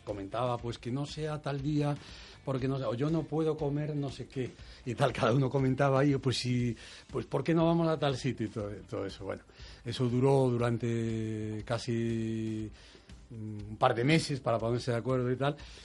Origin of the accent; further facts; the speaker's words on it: Galicia, Spain; aunque yo a los portugueses no los considero stricto sensu extranjeros, porque, en fin, como gallego y como español, ¿no?